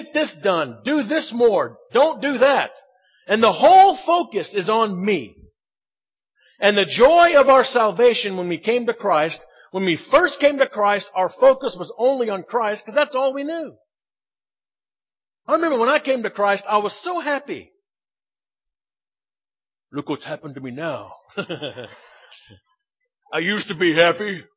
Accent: United States; now in South Africa; I'm American. Our supporters back home, they give us dollars.

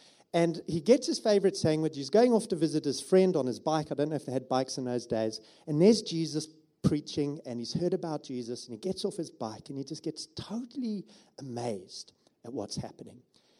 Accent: East London, London, United Kingdom; I'm from East London. And I've been married for, I think it's 16 years now.

